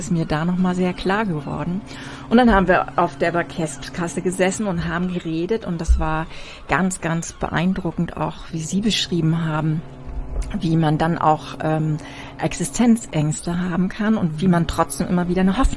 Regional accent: Wesselburen, Schleswig-Holstein, Germany; Na, ich bin ja ein Küstenmensch. Ich komme ja aus Wesselburen, also bin in Büsum zur Schule gegangen

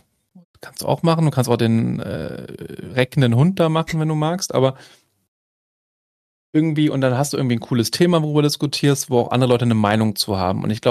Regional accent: Düsseldorf, North Rhine-Westphalia, Germany; Ich komme aus Düsseldorf.

